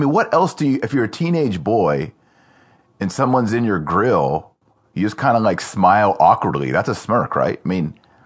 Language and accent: English; Fort Worth, Texas, United States; born there; I was born in Fort Worth, so we don't like Dallas.